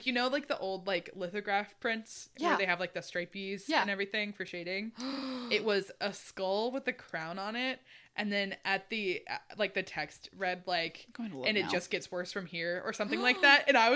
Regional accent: United States; but as an American, it just does not sound right.

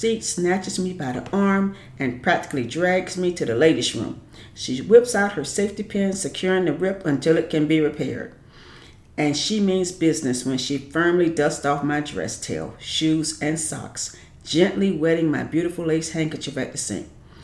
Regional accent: Chapin, South Carolina, United States; it's a fond memory of growing up in Chapin, South Carolina.

